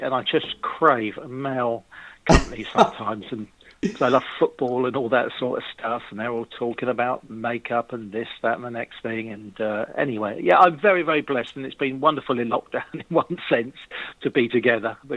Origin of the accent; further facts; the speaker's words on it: England, United Kingdom; I explained I was an entertainer from England, and I mentioned the BBC, which always works.